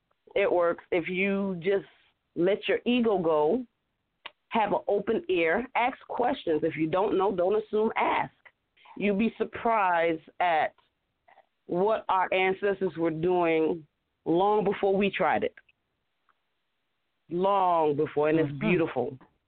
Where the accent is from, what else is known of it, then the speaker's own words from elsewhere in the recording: Beaufort, South Carolina, United States; I am from Beaufort, which is a military town.